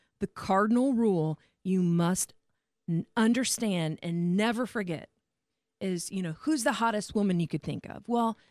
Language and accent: English; Warsaw, Indiana, United States; now in -; I came from Indiana to here.